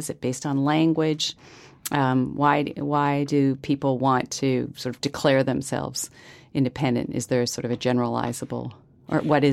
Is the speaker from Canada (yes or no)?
yes; Canada; I will also confess that I'm Canadian as well as American. I'm a dual citizen